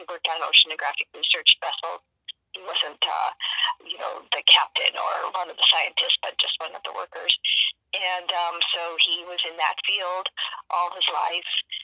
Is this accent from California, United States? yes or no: yes; California, United States; also born or lived in Illinois; I was actually born in Illinois, but I grew up in California. So my whole childhood was in California, Southern California.